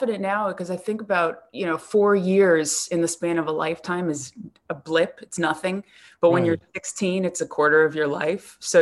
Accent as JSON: {"language": "English", "region": "New York", "country": "United States", "tie": "born or raised there", "said": "I grew up in New York when there were scouts on every corner saying, right."}